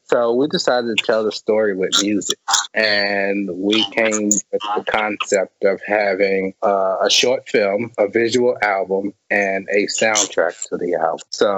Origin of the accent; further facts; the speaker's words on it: Washington, District of Columbia, United States; Yeah, I'm from DC. I'm in DC now, but we're based out of New York. So we're a New York based company, but I'm from DC.